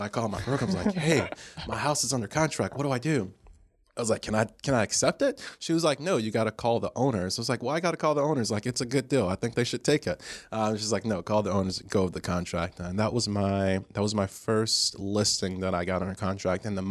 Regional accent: Dade City, Florida, United States; Born and raised in Dade City, which is East Pasco, probably about 40, 45 minutes north of Tampa. Graduated high school there, decided to stay local.

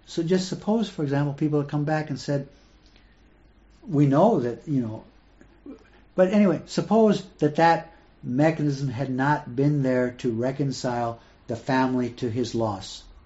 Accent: Ohio, United States; I'm from Ohio, in Cleveland is one of the major cities

